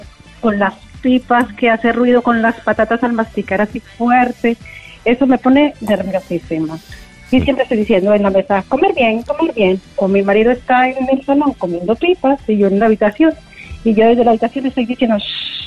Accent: Colombia; now in Spain; yo soy colombiana y al llegar aquí que empecé a escuchar ese ruido

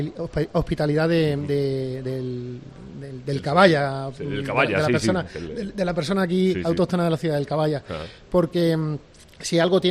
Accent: Madrid, Community of Madrid, Spain; Ceuta merece mucho la pena, y te lo dice una persona que no es de Ceuta. Yo soy madrileño, aunque uno no es de donde nace, sino de donde pase.

